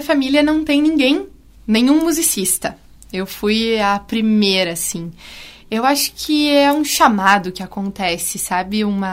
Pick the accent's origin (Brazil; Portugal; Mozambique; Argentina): Brazil; Carlos Barbosa, Rio Grande do Sul; now in Porto Alegre, Brazil; Não, eu sou de Carlos Barbosa, na Serra Gaúcha.